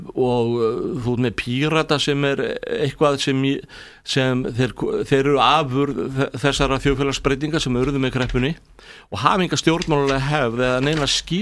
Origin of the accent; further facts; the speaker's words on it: Kópavogur, Capital Region, Iceland; ég er gamall pönkar úr Kópavoginum líka, sko